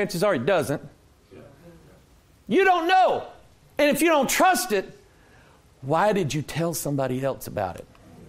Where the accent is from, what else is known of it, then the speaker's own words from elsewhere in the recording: Pine Bluff, Arkansas, United States; born there; I came from the same dirt you came out of. I was born in Pine Bluff, Arkansas. So don't take me long coming down here to start saying y'all and how y'all doing.